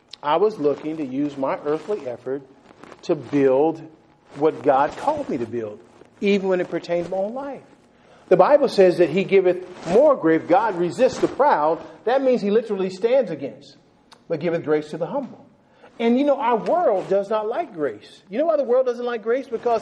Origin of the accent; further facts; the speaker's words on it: the South, United States; accent: Southern; my big Southern accent in there back when I was more Southern than now